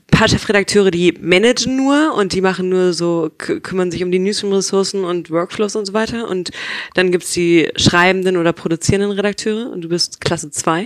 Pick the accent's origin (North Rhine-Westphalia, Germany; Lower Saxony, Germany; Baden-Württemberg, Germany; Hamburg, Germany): Hamburg, Germany; aber ich bin Hamburgerin ursprünglich.